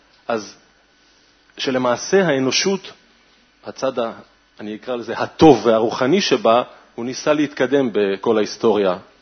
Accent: Nof HaGalil, Northern District, Israel; אני גם מנצרת עילית

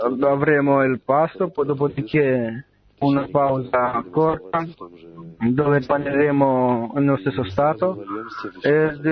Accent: Sweden; Italian is a second language; vengo dalla Svezia.

